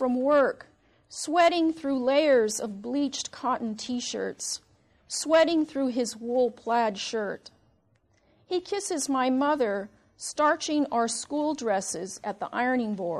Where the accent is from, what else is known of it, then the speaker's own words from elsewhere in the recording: San Francisco, California, United States; I grew up in San Francisco, and so, hometown, huh?